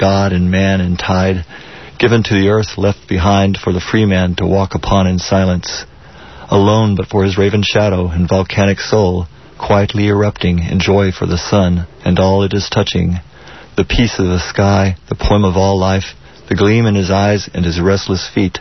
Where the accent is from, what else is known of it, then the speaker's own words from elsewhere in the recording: Pasadena, Texas, United States; also born or lived in Houston; I was born in Houston at the, mm-hmm, old Herman Hospital, but I was brought to our home in Pasadena when Pasadena was still mostly open prairies before suburban developments were there.